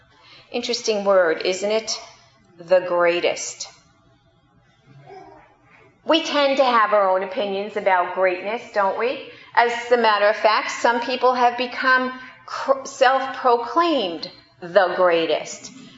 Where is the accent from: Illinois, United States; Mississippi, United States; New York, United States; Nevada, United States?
New York, United States; When I was a kid growing up in New York